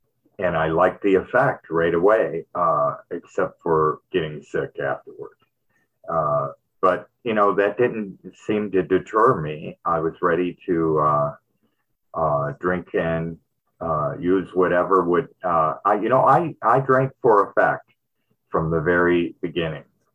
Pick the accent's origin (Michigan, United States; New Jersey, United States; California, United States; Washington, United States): Michigan, United States; Detroit; born there; I was born in Michigan, Detroit, and it's really cold there, and I was born in the 50s, so I came of age in the 60s and the early 70s.